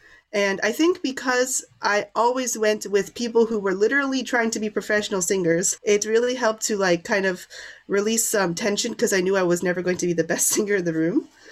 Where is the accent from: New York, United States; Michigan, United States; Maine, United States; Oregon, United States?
New York, United States; New York City; So I grew up in New York City